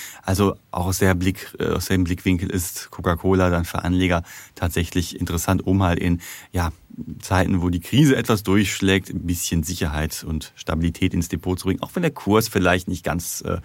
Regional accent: North Rhine-Westphalia, Germany; Ja, also ich komme aus dem Ruhrgebiet

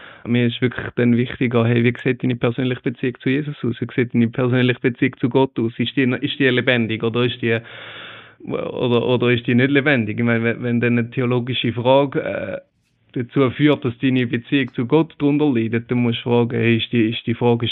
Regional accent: Thurgau, Switzerland; Und dann, am Schluss sind wir Thurgauer da immer noch Landeier.

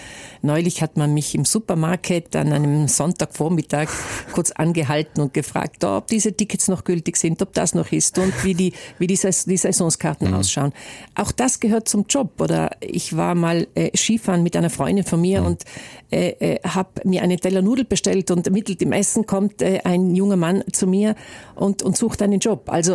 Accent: Trentino-Alto Adige, Italy; Ich komme ja aus dem Arntal ursprünglich. Ich bin im Arntal in einem Dorf von fast 1000 Metern aufgewachsen und bin heute noch ein sehr Naturmensch.

